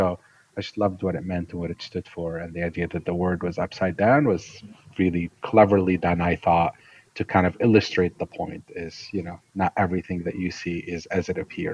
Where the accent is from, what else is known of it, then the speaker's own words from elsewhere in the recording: Syria; moved away as an adult; now in United States; I grew up in the Middle East in Syria, and my dad had been to the US and had always dreamt of the American dream.